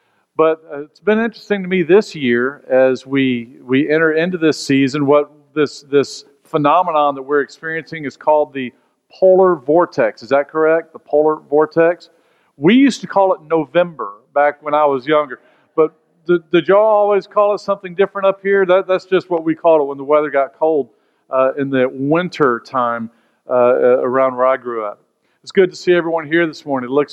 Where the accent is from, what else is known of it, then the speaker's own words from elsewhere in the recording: Texas, United States; I grew up in Texas